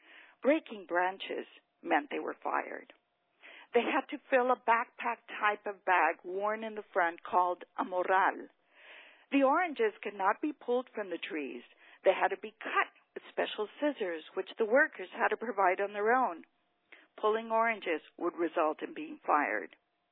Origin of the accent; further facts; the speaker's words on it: Porterville, California, United States; also born or lived in Mission, Texas; I grew up in Porterville, California, in the 1960s. I was a farm worker. We arrived in Porterville from Mission, Texas on March 5, 1961.